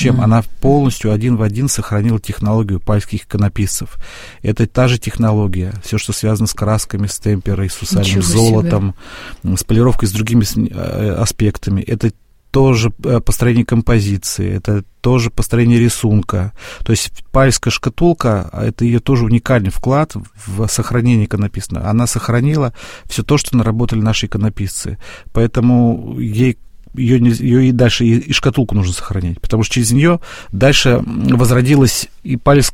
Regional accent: Izhevsk, Udmurtia, Russia; подать заявку у себя на родине в городе Ижевске

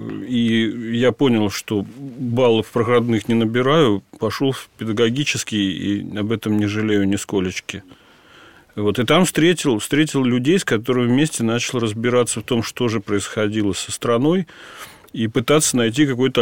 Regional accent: Moscow, Russia; born there; слава Богу, что я родился именно в Москве, а не в Вашингтоне.

